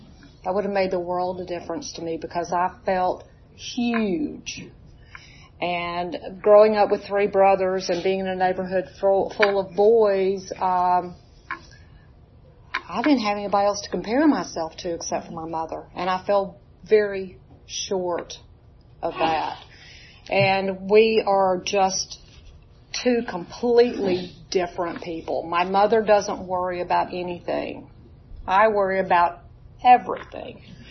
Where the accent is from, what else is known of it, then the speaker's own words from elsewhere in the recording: Huntsville, Alabama, United States; born there; I was born in Huntsville, Alabama in 1951.